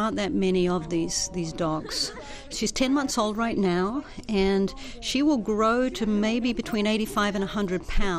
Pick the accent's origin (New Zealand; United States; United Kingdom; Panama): New Zealand; I'm from New Zealand, and so, you know, I am very, or hope to be, just very, you know, culturally humble